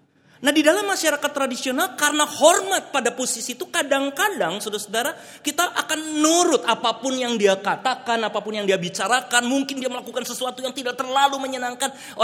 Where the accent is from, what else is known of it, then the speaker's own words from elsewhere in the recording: Bandung, West Java, Indonesia; Saya punya sih sebetulnya kampung saya di Bandung, saudara-saudara. Kalau boleh disebut Bandung itu kampung, saya punya RT RW lah di sekitar itu.